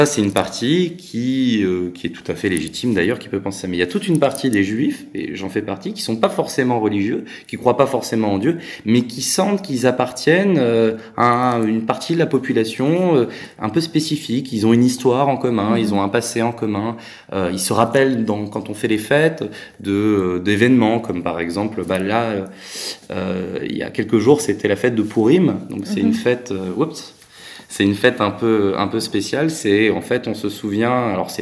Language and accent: French; Paris, Île-de-France, France; born there; moi, je viens de d'abord de Paris, puisque je suis né à Paris et je suis donc français. Mais mon père est italien. Il est, lui, pour le coup, né en Afrique. Ma mère, elle est française, mais elle est née en Algérie.